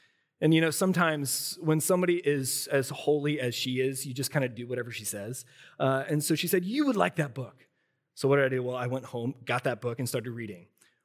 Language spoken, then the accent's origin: English; Milford, United States; She grew up on the East Coast. I grew up here in Milford.